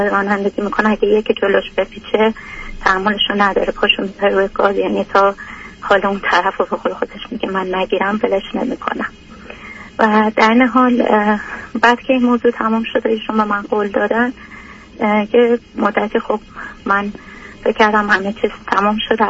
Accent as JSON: {"language": "Persian", "country": "Iran", "moved": "yes", "said": "من از ایران اومدم"}